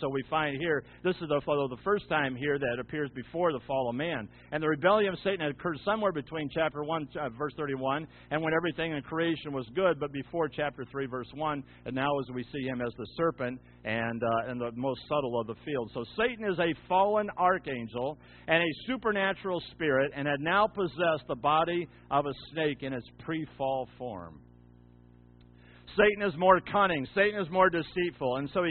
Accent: Ohio, United States; And I remember growing up in Ohio, we had down the street from us on the corner was Judge Mayer

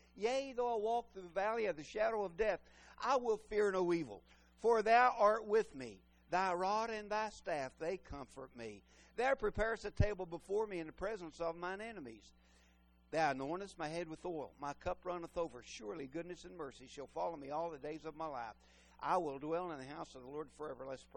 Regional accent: United States; I'm proud I'm an American, and I wouldn't want to be any other nationality or anything else. I'm proud to be an American, but also I'm proud to be a Christian.

